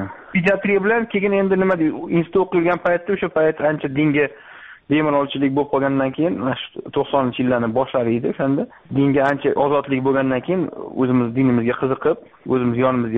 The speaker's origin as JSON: {"language": "Uzbek", "region": "Tashkent", "country": "Uzbekistan", "tie": "born or raised there", "said": "Men o'zim Toshkentdan tug'ilganman. 1972-yilda Toshkentda katta bo'lganman. O'zbek maktabda, keyin rus maktabda o'qiganman."}